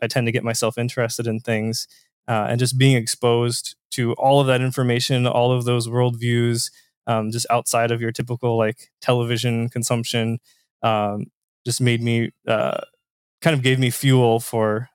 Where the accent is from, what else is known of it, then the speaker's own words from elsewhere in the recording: Indiana, United States; I'm from Southern Indiana myself. So a small town.